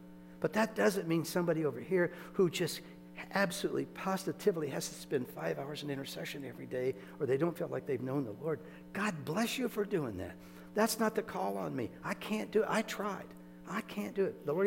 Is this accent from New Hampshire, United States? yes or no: no; Iowa, United States; I'm from Iowa. I've worked in cornfields and bean fields and hay fields.